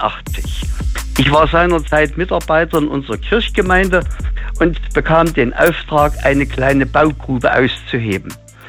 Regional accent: Saxony, Germany; Ich komme aus dem Erzgebirge.

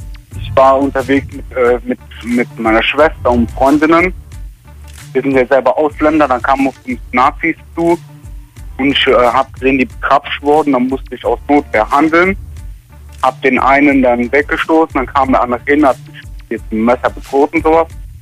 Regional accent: Koblenz, Rhineland-Palatinate, Germany; Ich bin 22, ich komme aus Koblenz eigentlich, bin aber in einer Einrichtung jetzt.

